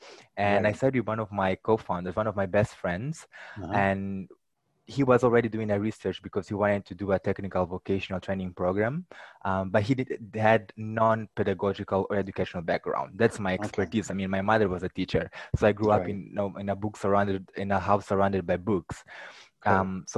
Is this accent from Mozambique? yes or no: yes; Mozambique; first language Portuguese; English is a second language; I was born in Mozambique, as you mentioned, is a country in Southeast Africa. It's one of the poorest countries in the continent. Okay. We speak Portuguese. We don't speak English as most African countries or French.